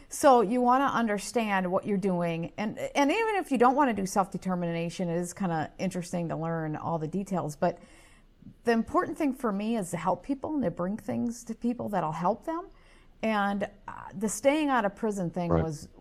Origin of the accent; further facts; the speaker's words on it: Minnesota, United States; That's Minnesota. We're known for that.